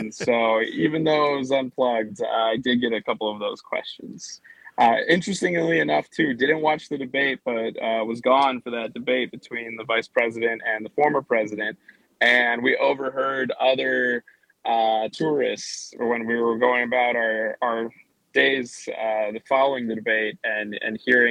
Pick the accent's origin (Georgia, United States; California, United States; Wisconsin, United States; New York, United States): Wisconsin, United States; And so that was kind of people's faces would light up when they heard that we're from Wisconsin